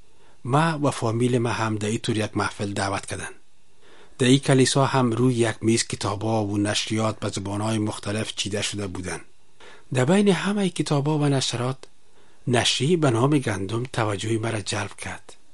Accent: Kabul, Afghanistan; در شهر کابل تولد و بزرگ شدیم.

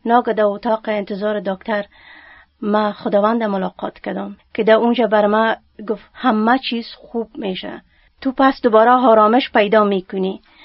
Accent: Afghanistan; ما هم از جمله او زنا هستم که در افغانستان رنجای بسیار زیاد را کشیدیم.

